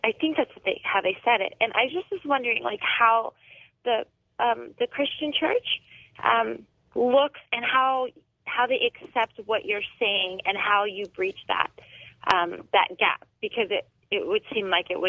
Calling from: California, United States; I'm calling from Orange County.

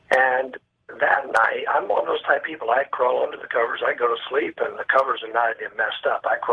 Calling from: Tulsa, Oklahoma, United States; I'm actually in Tulsa, Oklahoma right now.

